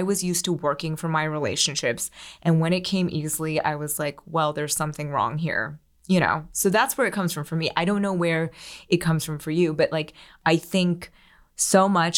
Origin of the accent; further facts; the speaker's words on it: Pennsylvania, United States; You know, I grew up outside of Philly and I was the daughter of Chinese immigrants and not, you know, we grew up with very little. And my parents moved us to a very affluent town so that I could go to the public schools there.